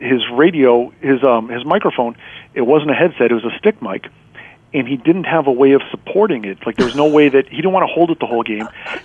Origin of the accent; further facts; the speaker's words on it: Boston, Massachusetts, United States; and I'm from Boston, so when he talked about Fenway Park, it hit home.